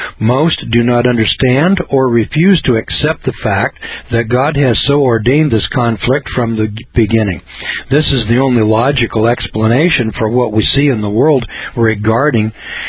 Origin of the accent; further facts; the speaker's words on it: Scotland, United Kingdom; Now, I'm a Scotsman